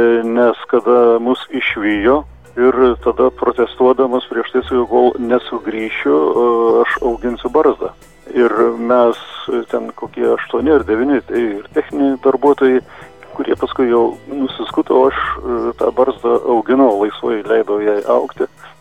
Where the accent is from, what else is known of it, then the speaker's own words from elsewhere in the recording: Joniškis, Šiauliai County, Lithuania; iš vaikystės mano buvo prasta kalba, todėl kad aš iš Joniškio, ten tokia savotiška tarmė buvo, trumpinimai ilgųjų balsių arba trumpųjų ilginimai, galūnių nukandimas ir panašiai prie Latvijos sienos.